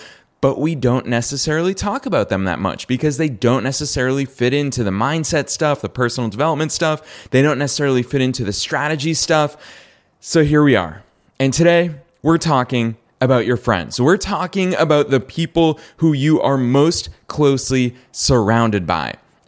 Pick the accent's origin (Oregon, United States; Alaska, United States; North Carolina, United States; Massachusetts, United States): Massachusetts, United States; So I went to college just outside of Boston, Massachusetts, really close to my hometown.